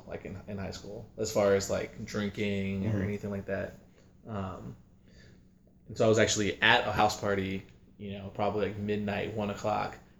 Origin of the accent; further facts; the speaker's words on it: Cincinnati, Ohio, United States; So I grew up in Cincinnati, and I went to a really like wealthy high school, Cincinnati Country Day.